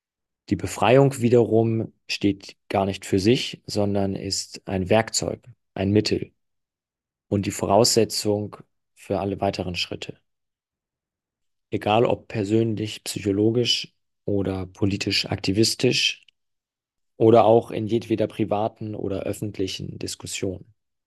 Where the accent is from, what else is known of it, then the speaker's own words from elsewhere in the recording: Hamburg, Germany; 2 Freunde aus meiner Heimatstadt Hamburg in Berlin zu Besuch